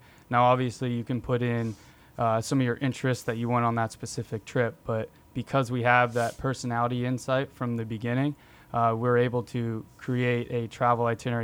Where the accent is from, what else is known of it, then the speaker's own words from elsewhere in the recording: Colorado, United States; I grew up around Colorado. Native is kind of what they call the locals there.